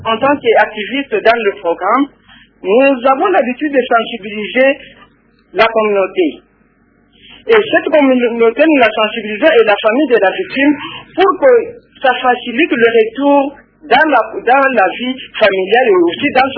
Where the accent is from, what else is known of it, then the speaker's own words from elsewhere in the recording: Uvira, South Kivu, DR Congo; Non, moi je suis d'Uvira